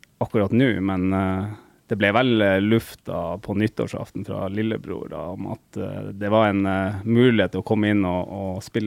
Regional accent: Northern Norway, Norway; Vi kommer fra Nord, og det på en måte den naturen vi og den friheten vi opplevde når vi var små

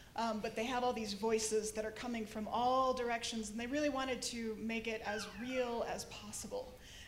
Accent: Minneapolis, Minnesota, United States; from Minneapolis, Minnesota.

